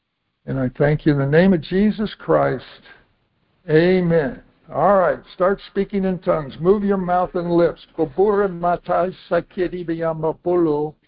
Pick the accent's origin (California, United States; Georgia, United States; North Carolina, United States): North Carolina, United States; I was from North Carolina at the time, living in Ohio, and I was visiting Ohio to take the class.